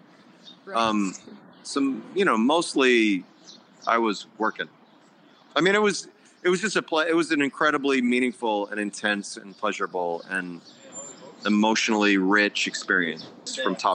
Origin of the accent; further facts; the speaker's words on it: Illinois, United States; when I went back home to Illinois, I grew up outside Chicago